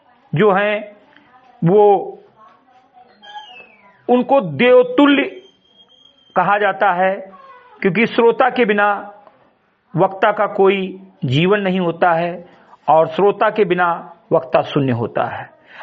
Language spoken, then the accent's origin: Hindi; Bahraich, Uttar Pradesh, India; ग्राम सभा समिति कटही विकासखंड मेनपुरा जनपद बहराइच का मूल निवासी हूं तथा एक सामाजिक कार्यकर्ता हूं